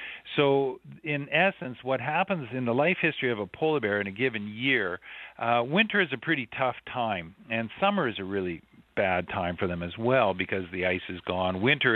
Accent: Vancouver, British Columbia, Canada; but I grew up on the West Coast in a temperate rainforest in Vancouver, British Columbia.

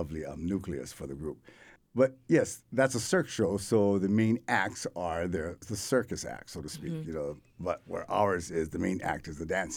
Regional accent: Hawaii, United States; But we really, foundationally, I feel that we are Hawaiian, and it grows from that place.

